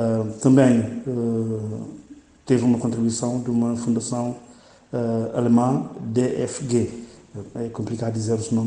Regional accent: Bissau, Guinea-Bissau; born there; eu nasci na Guiné-Bissau, concretamente em Bissau

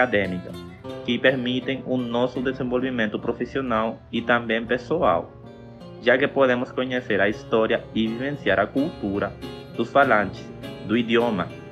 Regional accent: Ecuador; Portuguese is a second language; now in Feira de Santana, Brazil; Sou do Equador

